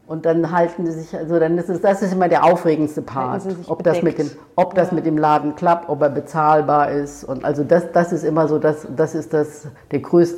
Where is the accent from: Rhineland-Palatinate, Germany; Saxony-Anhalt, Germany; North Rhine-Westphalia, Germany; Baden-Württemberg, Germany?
Rhineland-Palatinate, Germany; Ludwigshafen; also ich komme ja aus der Pfalz, aus Ludwigshafen.